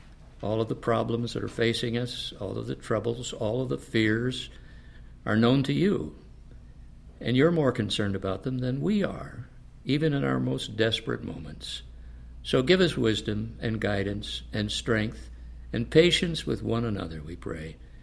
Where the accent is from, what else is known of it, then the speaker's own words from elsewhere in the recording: Santa Barbara, California, United States; But Santa Barbara, which is my hometown, had terrible fires just a few months ago.